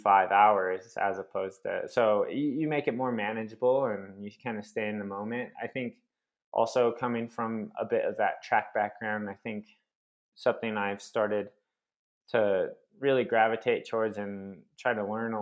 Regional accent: Phoenix, Arizona, United States; kind of own the fact that I'm from Phoenix, Arizona, and it's like one of the hottest places in the US.

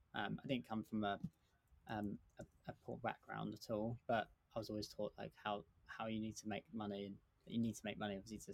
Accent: London, United Kingdom; I'm a Londoner, East London

